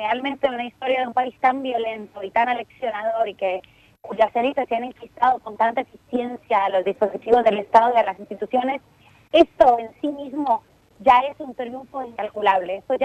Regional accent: Colombia; nos permite imaginar como colombianos y colombianas una Colombia que no conocemos

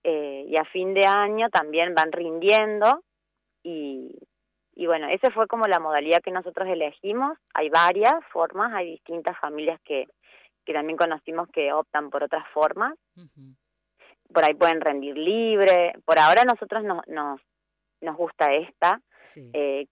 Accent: Colonia Tirolesa, Córdoba, Argentina; De Córdoba, de una localidad que se llama Colonia Tirolesa, que es cerquita de la capital.

